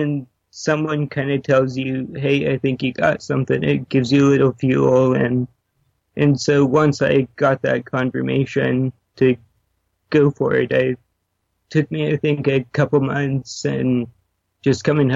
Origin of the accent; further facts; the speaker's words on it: Seattle, Washington, United States; And since I'm from Seattle, it's pretty close to Portland, obviously.